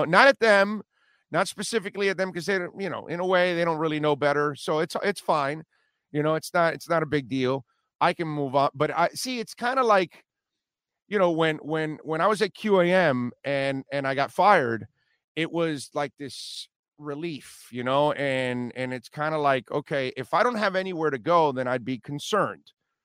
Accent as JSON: {"language": "English", "town": "Hialeah", "region": "Florida", "country": "United States", "tie": "born or raised there", "also_born_or_lived": "Belle Glade", "lives_now": "West Kendall, United States", "said": "I was born in Belgrade, Florida, in the far northwest corner of Palm Beach County. All right. Raised in Little Havana and Hialeah and now living in West Kendall. But I'm a South Florida guy, born and raised."}